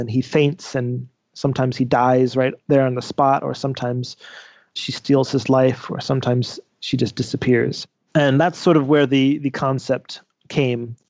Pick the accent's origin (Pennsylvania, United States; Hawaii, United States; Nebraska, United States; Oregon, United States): Pennsylvania, United States; I grew up outside of Philadelphia. So we had Camden, we had Philly